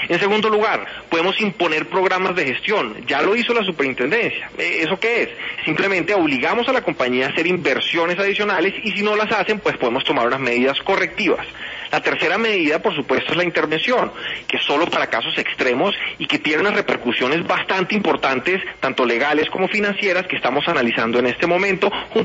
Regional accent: Barranquilla, Atlántico, Colombia; Yo entiendo el problema, lo siento muy de cerca, yo soy de Barranquilla.

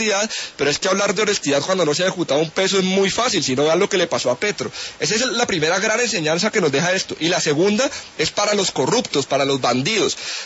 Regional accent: Colombia

